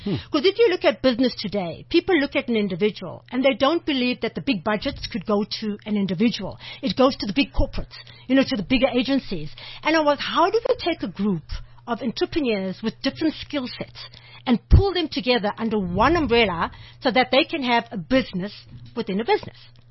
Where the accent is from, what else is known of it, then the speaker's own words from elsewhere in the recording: Zimbabwe; moved away; Initially, I'm from Zimbabwe, from Uncle Bob's place. And I've been here since, I think that's really going to give my age away, but since 1989.